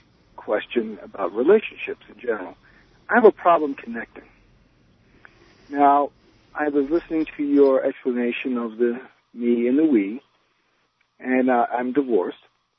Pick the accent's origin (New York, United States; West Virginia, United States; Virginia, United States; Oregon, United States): New York, United States; Queens; born or raised there